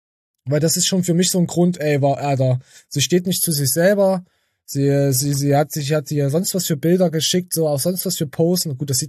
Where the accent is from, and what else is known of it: Thuringia, Germany